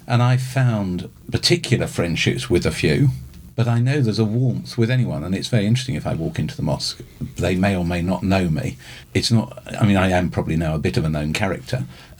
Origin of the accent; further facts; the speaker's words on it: England, United Kingdom; But equally, I feel often we as English people have ignored them.